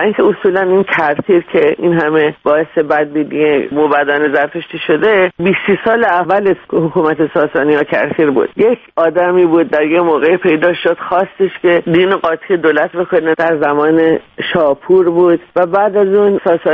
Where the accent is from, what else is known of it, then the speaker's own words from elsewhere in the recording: Iran; now in United States; تا ایران بودم برای من واضح بود که خب ایرانی هستم، زن هستم